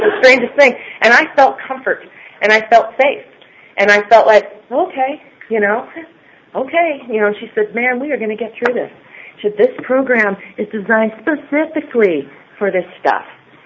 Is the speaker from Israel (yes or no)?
no; Ireland; I'm Irish, and I also have rosacea, so don't think I'm going to pass out.